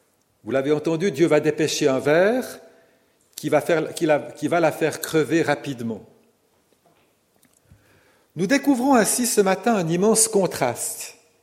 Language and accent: French; Vaud, Switzerland; je suis vaudois moi-même